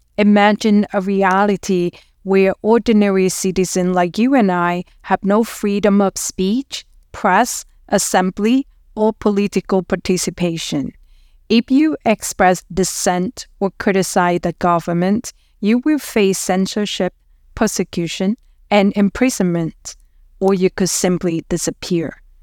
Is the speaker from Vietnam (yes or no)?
yes; Vietnam; English is a second language; I am an immigrant from Vietnam.